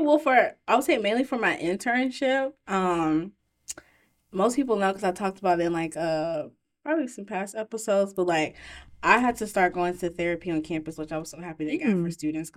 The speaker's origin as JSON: {"language": "English", "town": "Davenport", "region": "Iowa", "country": "United States", "tie": "born or raised there", "also_born_or_lived": "Chicago", "said": "I was born in Chicago, but I tell people, like, I'm from Davenport, because that's all I know. Like, when I go to Chicago, I feel like a tourist."}